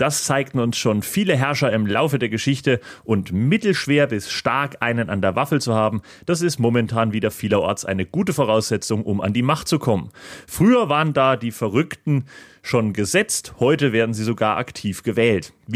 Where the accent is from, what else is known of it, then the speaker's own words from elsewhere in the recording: East Germany, Germany; ich als Ostdeutscher habe natürlich nur Männer genommen, damit ich nicht gendern muss.